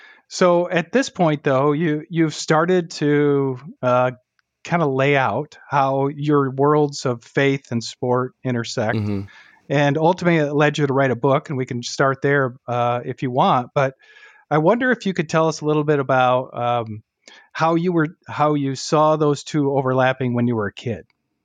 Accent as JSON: {"language": "English", "region": "Michigan", "country": "United States", "said": "I mean, being from Michigan, we'll slack."}